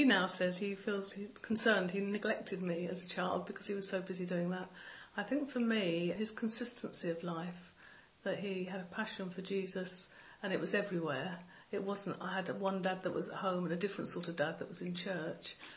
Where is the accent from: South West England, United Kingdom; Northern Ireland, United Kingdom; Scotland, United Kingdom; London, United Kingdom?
London, United Kingdom; Surbiton; also born or lived in Chessington; I grew up mostly in the Surbiton, Chessington area, although I've travelled around other places.